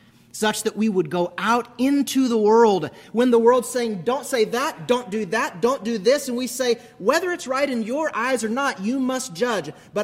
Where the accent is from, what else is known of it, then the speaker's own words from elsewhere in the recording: Minnesota, United States; Growing up in Minnesota, we had a whole bunch of immigrants from Somalia.